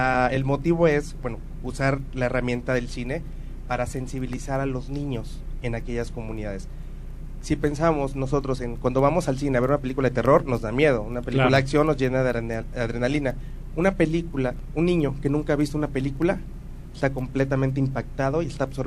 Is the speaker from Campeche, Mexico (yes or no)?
no; Tabasco, Mexico; born there; also born or lived in Veracruz; yo soy nací en Tabasco, uh-huh, y viví en Veracruz también.